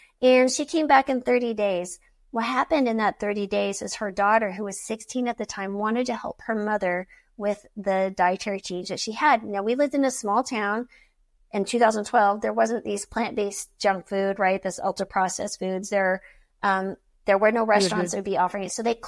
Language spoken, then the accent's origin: English; New Mexico, United States; So I grew up in Eastern New Mexico.